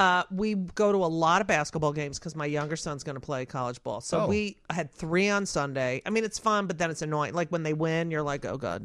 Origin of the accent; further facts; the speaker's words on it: New Jersey, United States; I grew up in New Jersey in the suburbs.